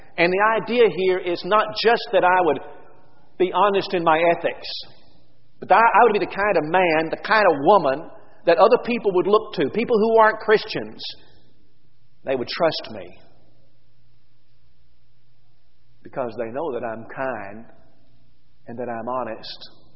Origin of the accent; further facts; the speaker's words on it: United States; I enjoy the privilege of being an American. I love being an American, and being an American has attached to it so many different blessings.